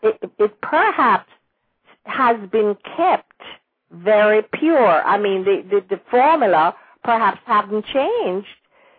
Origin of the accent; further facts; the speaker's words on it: Kingston, Jamaica; And I was born and raised in Kingston, but I love the country and I love country people.